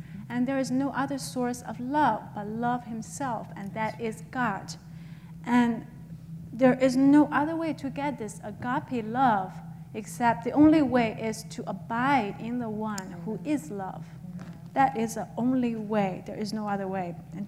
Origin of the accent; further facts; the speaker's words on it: China; because I grew up in China